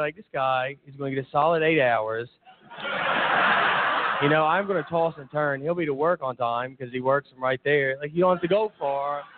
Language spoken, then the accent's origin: English; Tennessee, United States; accent: thick accent; I am originally from Tennessee. And, all right. I have a thick accent.